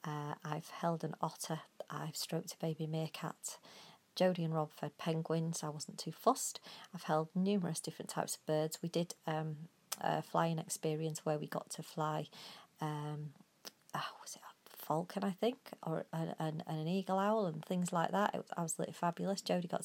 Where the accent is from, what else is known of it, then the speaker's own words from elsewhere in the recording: North West England, United Kingdom; also born or lived in Cheshire; You may tell from my accent that I am not originally from the southwest. We're originally from, well, I was born in Cheshire, which is in the north of England, but lived most of my life in Lancashire.